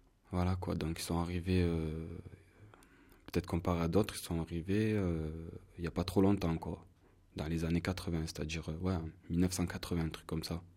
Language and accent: French; France; born there; Pour lui, je suis pas français, même si je suis né en France.